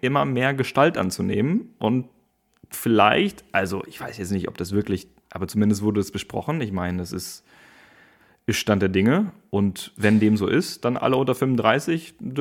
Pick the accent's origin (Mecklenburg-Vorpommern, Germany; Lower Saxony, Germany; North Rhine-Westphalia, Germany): North Rhine-Westphalia, Germany; ich komme ja aus dem Rheinland, aus dem Ruhrgebiet, bin ich groß geworden.